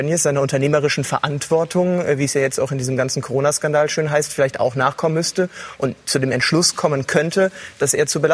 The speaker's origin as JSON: {"language": "German", "region": "North Rhine-Westphalia", "country": "Germany", "said": "Ich komme aus der Region, bin zwar kein Kind des Ruhrgebiets, aber als Westfale mit 40 Minuten zur Arena durchaus mit vielen Kontakten dahin."}